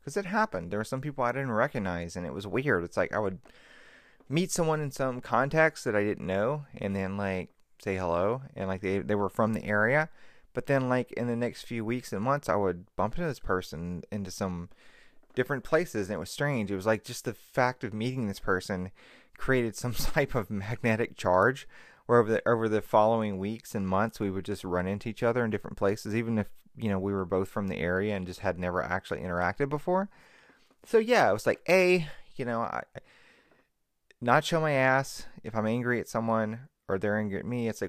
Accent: Mississippi, United States; Like, I'm originally from Mississippi, from rural Mississippi. My county had like 12,000 people in it, total, the whole county.

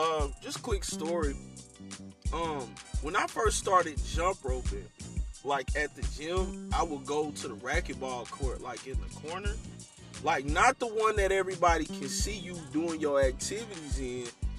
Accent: Plano, Texas, United States; For people who don't know, I am from Plano, Texas. I am in Texas.

